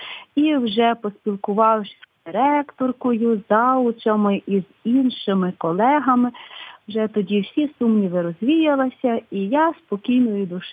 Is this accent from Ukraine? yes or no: yes; Lviv, Lviv Oblast, Ukraine; бо я зі Львова, бо я говорю українською мовою